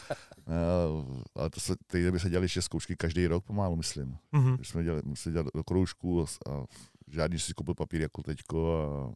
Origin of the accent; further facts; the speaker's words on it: Dobřív, Plzeň Region, Czechia; jsem byl asi ve třetí, ve čtvrté třídě, chodili jsme z Dobříva pěšky, 4 kilometry do Hrádku každou sobotu na kroužek a na jaře zkoušky.